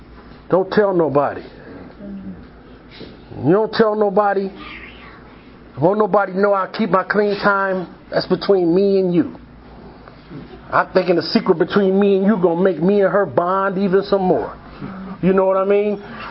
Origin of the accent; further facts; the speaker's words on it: Buffalo, New York, United States; You know, coming from, I'm originally from Buffalo, New York.